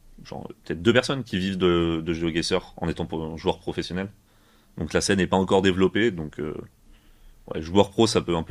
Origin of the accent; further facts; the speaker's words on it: Réunion, France; En fait, de base, moi, je suis de La Réunion. Enfin, j'ai grandi à La Réunion.